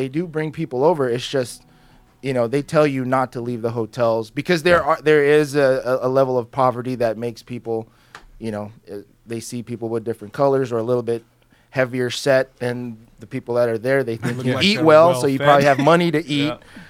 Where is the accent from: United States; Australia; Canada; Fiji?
Fiji; I'm from Fiji, born and raised.